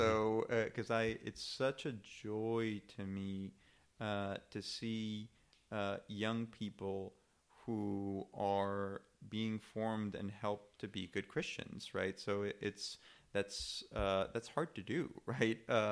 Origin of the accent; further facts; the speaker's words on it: Mexico; now in United States; I'm originally from Mexico, but I think I'm very American in this respect.